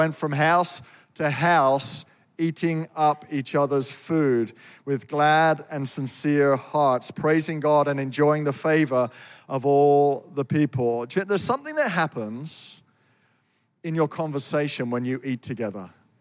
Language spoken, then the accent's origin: English; United Kingdom; I'm a Brit.